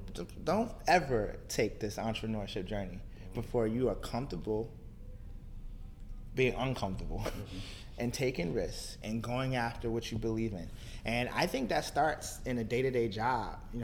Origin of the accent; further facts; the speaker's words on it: Baltimore, Maryland, United States; also born or lived in West Virginia; now in Cincinnati, United States; I grew up in Baltimore. I went to school in West Virginia. I then went into the government.